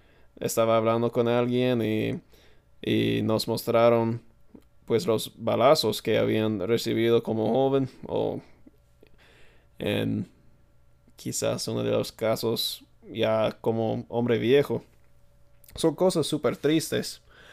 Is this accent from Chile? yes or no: no; United States; creo que como un estadounidense no puedo comprender perfectamente